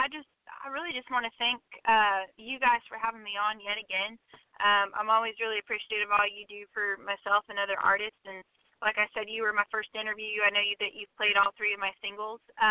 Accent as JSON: {"language": "English", "town": "Bakersfield", "region": "California", "country": "United States", "tie": "born or raised there", "said": "Called Bakersfield after my hometown, and I worked really hard on this project"}